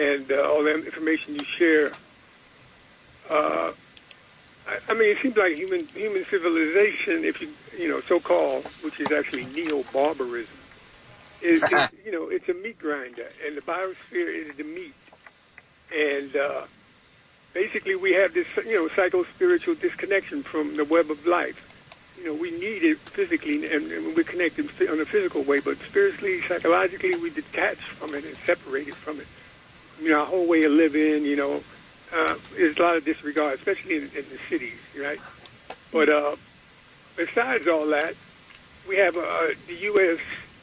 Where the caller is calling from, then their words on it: Manhattan, New York, United States; I'm calling from Manhattan.